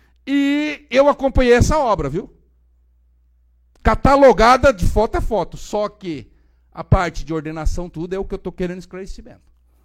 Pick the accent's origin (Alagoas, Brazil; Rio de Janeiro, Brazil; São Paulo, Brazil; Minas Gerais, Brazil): São Paulo, Brazil; Eu vim do Pontal do Paranapanema, terra do Zé Rainha.